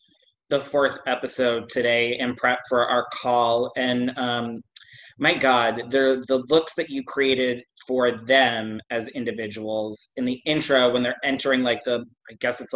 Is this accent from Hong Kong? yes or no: no; New York City, New York, United States; I follow Bob a little bit more because I'm a New Yorker and I've seen Bob out and about.